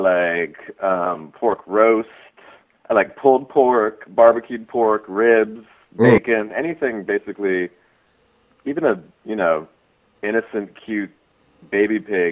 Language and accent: English; Golden, Colorado, United States; also born or lived in New York City; I am an American. I was born here in New York City, but I grew up in Colorado, in a little town outside of Denver called Golden.